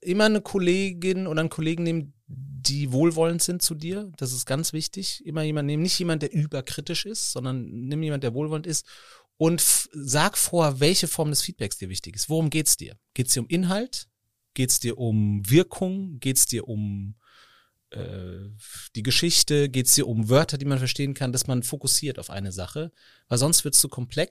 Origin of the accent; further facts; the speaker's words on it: Darmstadt, Hesse, Germany; also born or lived in France; now in Cologne, Germany; Ich komme aus Darmstadt, aus der südlichste Ecke Hessens. Und ich war dann in Frankreich zum Studieren und bin dann nach Köln gekommen.